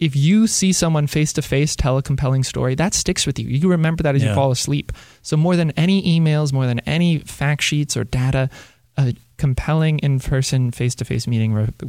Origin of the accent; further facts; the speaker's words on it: Baltimore, Maryland, United States; And as someone who grew up in Baltimore, I remember on the soccer field, my friends not being able to get to the other side